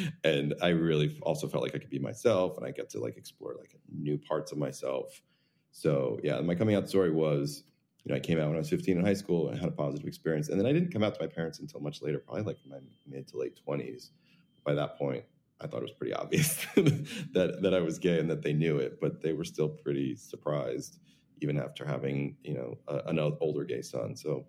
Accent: New Jersey, United States; So I grew up in New Jersey and I have one older brother who's exactly 3 years older than me.

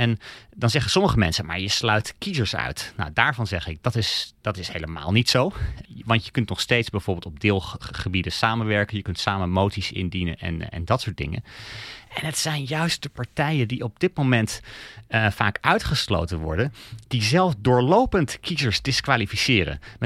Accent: Denmark; ik kom zelf uit Denemarken

